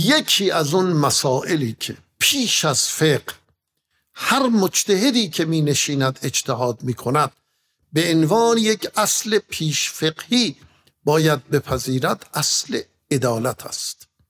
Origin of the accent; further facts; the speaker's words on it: Iran; مفتخرم که فرزند ایران زمینم